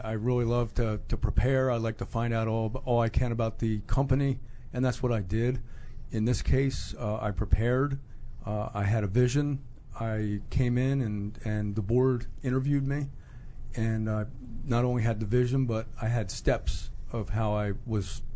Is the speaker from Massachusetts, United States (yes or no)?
no; Baltimore, Maryland, United States; So, I grew up in Baltimore, mm-hmm. Maryland.